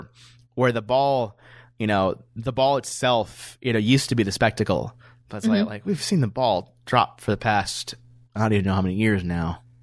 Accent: Michigan, United States; now in Texas, United States; I grew up in Michigan, I grew up north

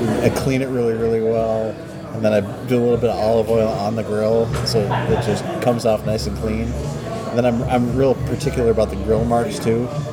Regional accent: United States; Just because I'm an American and I like meat.

